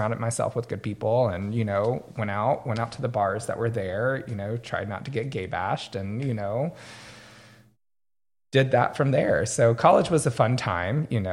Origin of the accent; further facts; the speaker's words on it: Montgomery, Alabama, United States; but I was raised in Alabama, and then, you know, both my parents were in the military, so they moved around a lot, but before, and then we ended up settling in Montgomery.